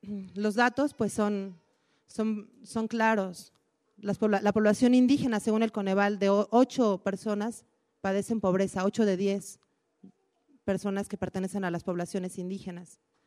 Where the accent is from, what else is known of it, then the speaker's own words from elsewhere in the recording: Mexico; los pueblos están en nuestra identidad como mexicanos.